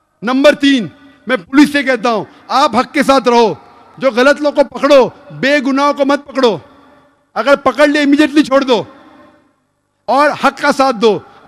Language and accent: Hindi; India; मैं इंडियन हूं